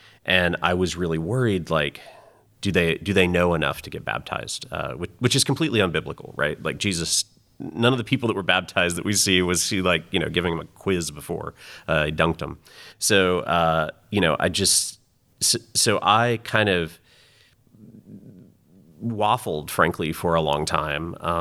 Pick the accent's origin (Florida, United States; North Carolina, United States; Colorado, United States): North Carolina, United States; also born or lived in California; We're from North Carolina. We were out in California for a long time for work, and then we're glad to be back here.